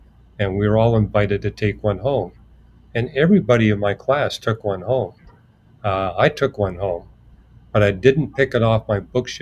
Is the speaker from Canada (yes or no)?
yes; Montreal, Quebec, Canada; born there; Yeah, well, I was born in Montreal, Canada